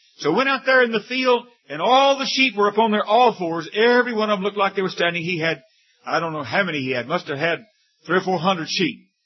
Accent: Fort Worth, Texas, United States; We had a rendering plant right by the stockyards there where I grew up in Fort Worth.

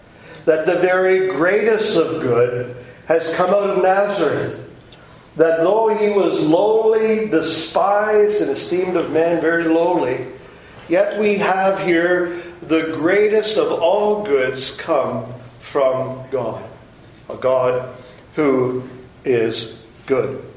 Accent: Canada; as a Canadian, you love hockey

